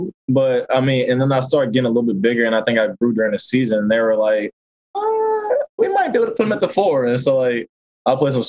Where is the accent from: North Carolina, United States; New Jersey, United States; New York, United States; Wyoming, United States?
North Carolina, United States; And then growing up in North Carolina, it's hard to pass up on ACC.